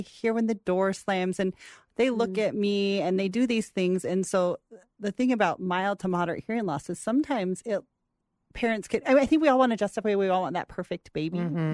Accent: Boise, Idaho, United States; You know, I grew up here in Boise. I remember going to my first concert as a teenager

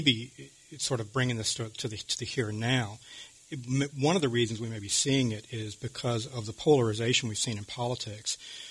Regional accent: the South, United States; I'll say that as a Southerner myself from one of these states that gets a hell of a lot of money from the federal government.

